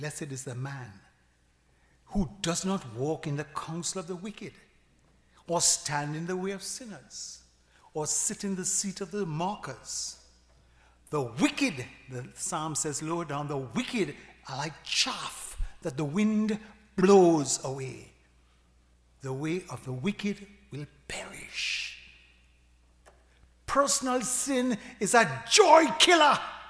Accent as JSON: {"language": "English", "country": "Jamaica", "said": "I born in March, you know. March people. I'm from Jamaica, you know. Jamaica people."}